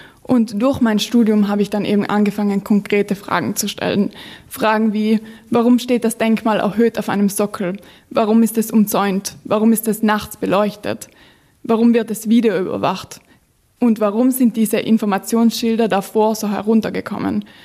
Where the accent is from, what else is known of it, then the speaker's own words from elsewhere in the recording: Bolzano, Trentino-Alto Adige, Italy; Also ich bin in Bozen aufgewachsen und habe ziemlich viel Lokalgeschichte gelesen.